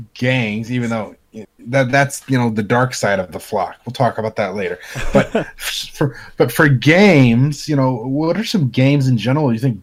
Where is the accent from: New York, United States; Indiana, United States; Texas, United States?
Indiana, United States; you can't walk down the street in my home state of Indiana drunk